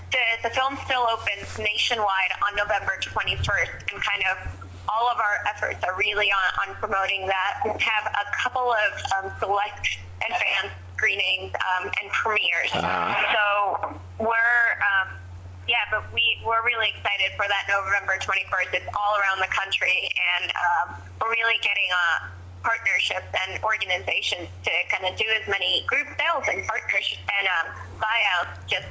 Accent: New York, United States; I am based in New York City. Sanjay, the director, and I are—we're both from New York.

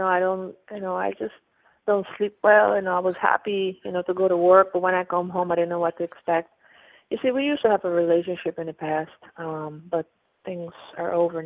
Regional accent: Pennsylvania, United States; in I'm in the US. I'm calling on the East Coast. I'm from Pennsylvania.

